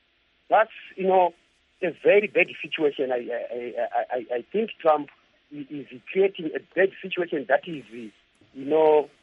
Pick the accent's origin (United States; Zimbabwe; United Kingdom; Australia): Zimbabwe; Mount Darwin, Mashonaland Central; from Mount Darwin.